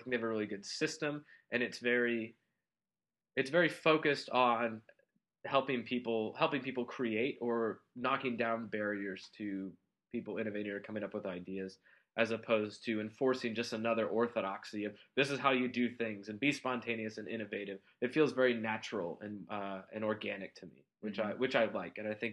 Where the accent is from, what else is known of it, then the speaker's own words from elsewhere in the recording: Fort Wayne, Indiana, United States; Mine said Fort Wayne, Indianapolis, which I'm from Fort Wayne.